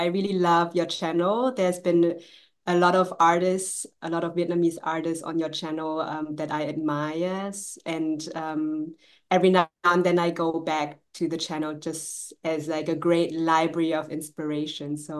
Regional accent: Frankfurt, Hesse, Germany; I'm from Frankfurt, which means that the prominence of the community isn't as big as, let's say, for example, in Berlin, where there's a really big community.

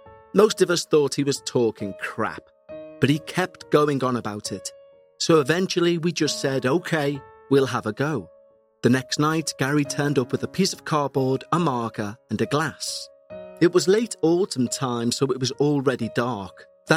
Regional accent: London, United Kingdom; I grew up on the Ferrier Estate. If you know South London, you'll know that wasn't a nice area back then.

